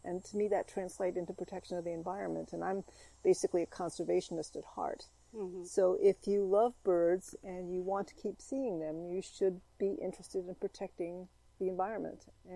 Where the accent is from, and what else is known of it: Claverack, New York, United States; born or raised there